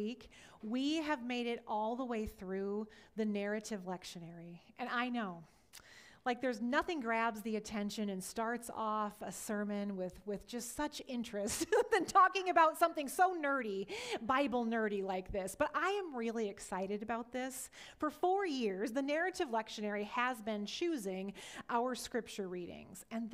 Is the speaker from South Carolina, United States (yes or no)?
no; Iowa, United States; when I told her that I was from Iowa, her face lit up.